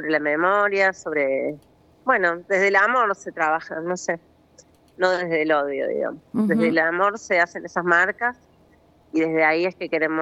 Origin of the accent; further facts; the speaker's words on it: Río Ceballos, Córdoba, Argentina; yo aparte soy de Río Ceballos y también soy hija de desaparecido